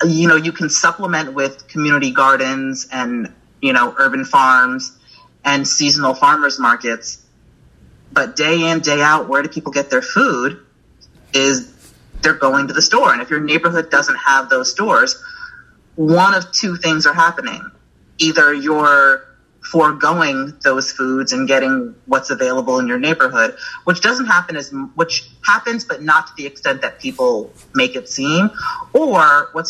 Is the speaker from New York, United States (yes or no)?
yes; New York, United States; moved away as an adult; I'm from New York. I'm from upstate New York, born and raised. Came out here in 2012 to go to grad school.